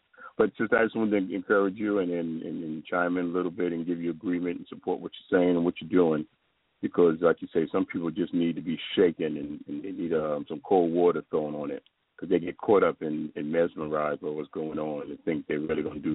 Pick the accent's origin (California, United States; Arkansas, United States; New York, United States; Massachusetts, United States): New York, United States; New York City; I was brought up in the South Bronx in the 70s.